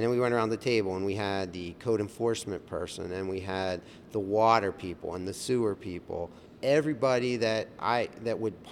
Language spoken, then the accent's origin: English; Indiana, Pennsylvania, United States; I grew up in Indiana, Pennsylvania, about 100 miles west of here. I came to Penn State in 83 to start a degree in molecular and cell biology, and I never left the region.